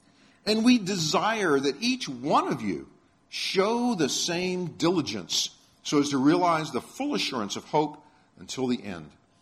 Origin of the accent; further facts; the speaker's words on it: Florida, United States; When I was growing up in Florida, there's a plant there that they call the sand spur.